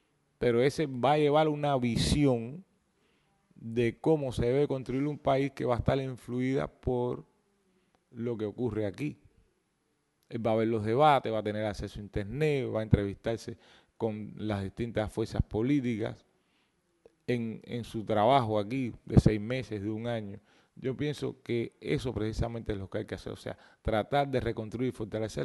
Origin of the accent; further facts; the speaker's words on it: Cuba; eso tenemos que ser autocríticos nosotros como cubanos